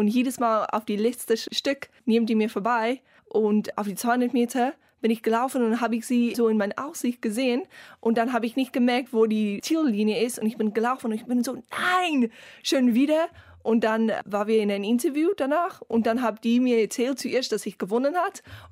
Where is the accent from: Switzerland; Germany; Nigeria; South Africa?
South Africa; German is a second language; weil er weiß, ich komme aus Südafrika und wir haben oft so die wilden Tiere und so.